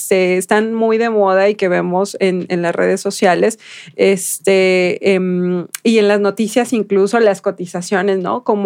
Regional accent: Mexico

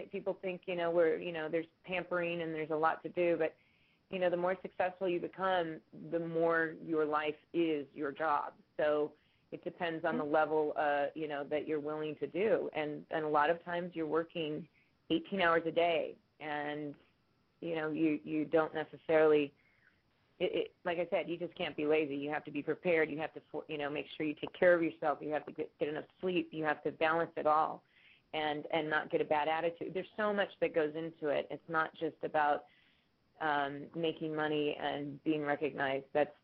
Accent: California, United States; I'm from California. I've been in lots of snow, but I wasn't prepared to be driving in it.

